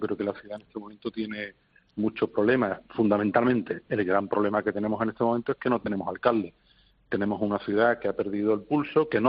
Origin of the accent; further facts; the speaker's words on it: Seville, Andalusia, Spain; now in Tomares, Spain; yo soy nacido en Sevilla, he hecho toda mi vida en Sevilla, hasta el año 91, ¿no?, que me vine aquí a vivir a Tomares.